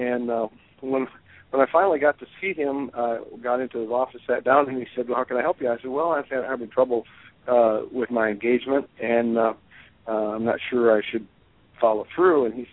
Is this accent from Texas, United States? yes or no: no; Flint, Michigan, United States; moved away; I used to live in Michigan. I grew up in the Detroit area, just a little bit north of Detroit in a town called Flint.